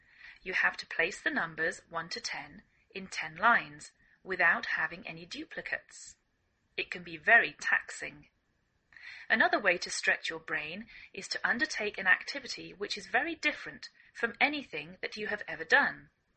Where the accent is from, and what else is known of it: England, United Kingdom; now in United States